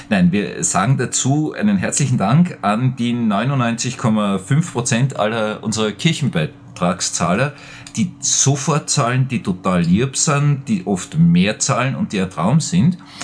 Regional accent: Vienna, Austria; ich bin in Wien aufgewachsen, in die evangelische Volksschule in Wien-Gumpendorf gegangen.

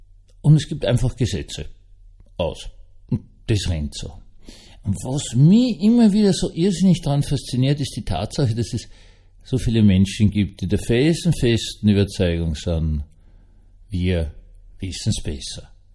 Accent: Vienna, Austria; Ich bin Wiener, ja.

